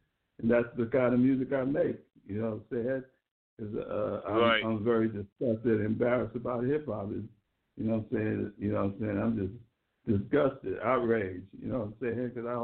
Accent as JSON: {"language": "English", "town": "Brooklyn", "region": "New York", "country": "United States", "said": "I'm from Brooklyn, New York. The Mecca hip-hop, you know what I'm saying?"}